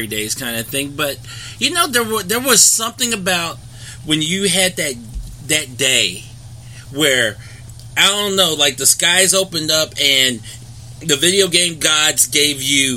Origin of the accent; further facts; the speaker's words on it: Memphis, Tennessee, United States; Yeah, you know, you're from Memphis, I'm from Memphis.